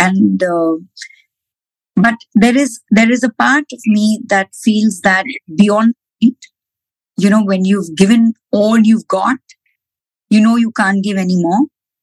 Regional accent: Mumbai, Maharashtra, India; because I'm East Indian. East Indians are from Mumbai.

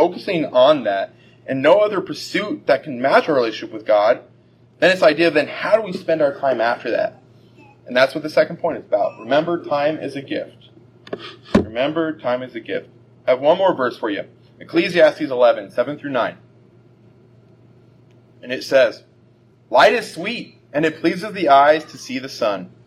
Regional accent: Colorado, United States; now in Michigan, United States; You know, now, I'm from Colorado, and we see the sun actually quite often.

